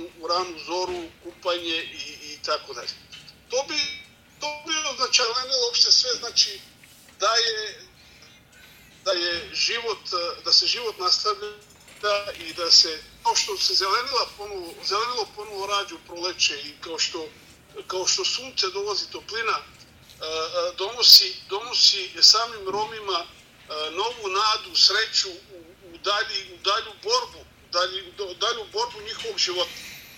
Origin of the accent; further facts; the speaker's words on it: Belgrade, Serbia; moved away; ja sam iz Srbije, iz Beograda